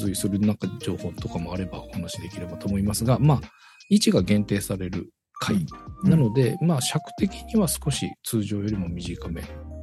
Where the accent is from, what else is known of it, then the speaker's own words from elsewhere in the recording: Yokohama, Kanagawa, Japan; 僕の地元の横浜だったりとかっていうところで